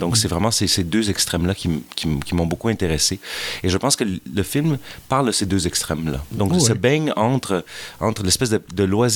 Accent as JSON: {"language": "French", "region": "Bucharest", "country": "Romania", "tie": "born or raised there", "said": "Je suis d'origine roumaine, je suis né en Roumanie."}